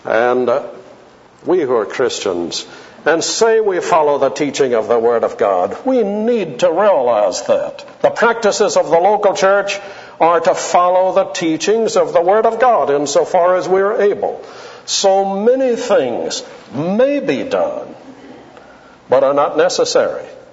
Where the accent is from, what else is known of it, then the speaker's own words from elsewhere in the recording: United States; I was one of the other preachers as the American